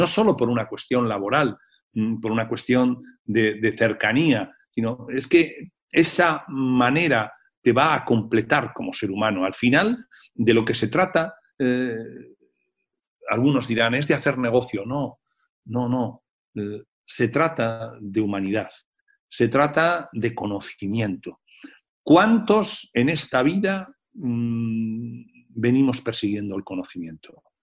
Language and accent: Spanish; Basque Country, Spain; esa es mi humilde aportación como periodista vasco